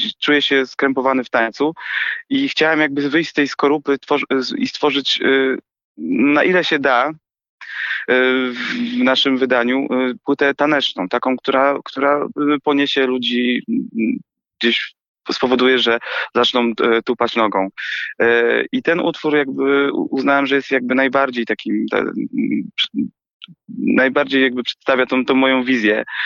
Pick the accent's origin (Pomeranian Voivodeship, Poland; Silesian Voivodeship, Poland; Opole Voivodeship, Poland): Opole Voivodeship, Poland; Opole; jestem z Opola